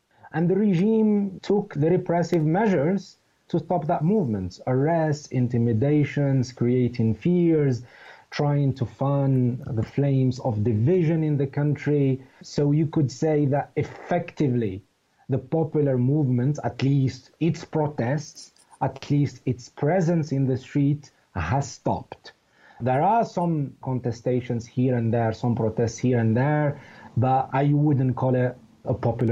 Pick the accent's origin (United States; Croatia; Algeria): Algeria; Skikda, Skikda Province; even in my hometown where my small family lives, Skikta, in the eastern part of the country.